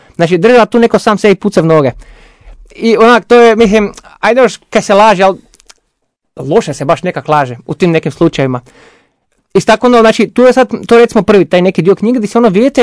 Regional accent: Varaždin, Varaždin County, Croatia; Recimo, ja sam iz Varaždina.

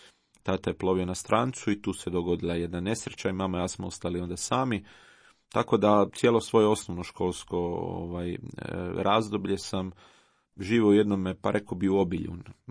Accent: Rijeka, Primorje-Gorski Kotar County, Croatia; 46. godina je vrlo blizu, gotovo, pa ne znam, 2/3 života vezano je za moj rodni grad Rijeku, gdje sam rođen, odrastao, studirao teologiju

